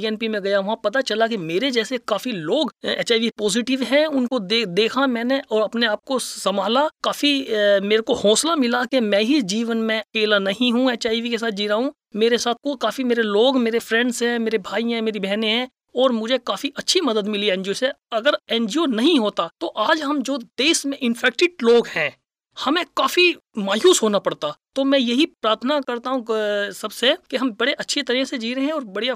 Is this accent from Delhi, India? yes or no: yes; Delhi, India; हम दिल्ली के रहने वाले हैं